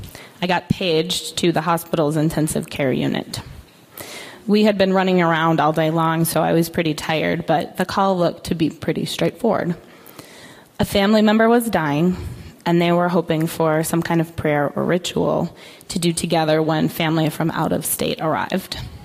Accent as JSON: {"language": "English", "country": "United States", "said": "But personally, as an American, I still have a bit of a chip on my shoulder about the whole King George thing."}